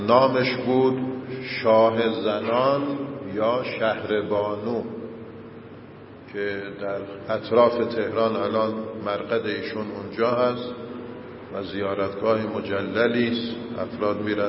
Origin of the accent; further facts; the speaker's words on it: Iran; نصیب ما ایرانیام شد